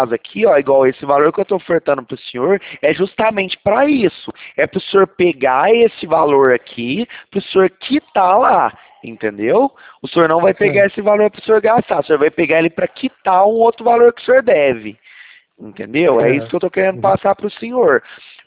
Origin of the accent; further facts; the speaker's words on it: Franca, São Paulo, Brazil; Não, a gente é de Franca